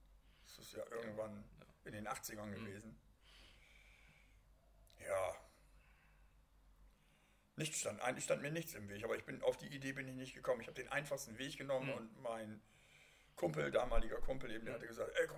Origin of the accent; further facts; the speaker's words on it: Bremerhaven, Bremen, Germany; Ich bin in Bremerhaven groß geworden, in eine Neubausiedlung, Leerheide heißt sie.